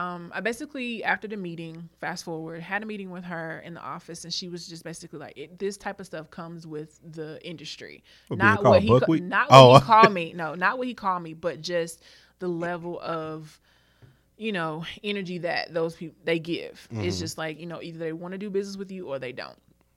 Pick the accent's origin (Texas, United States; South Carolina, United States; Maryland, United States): South Carolina, United States; Pageland; I'm from a very small town in South Carolina. I'm from Pageland.